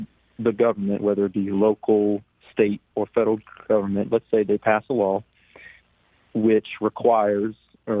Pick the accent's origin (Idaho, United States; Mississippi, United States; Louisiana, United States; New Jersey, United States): Louisiana, United States; Did you say South Indiana or South Louisiana? Because I'm from South Louisiana.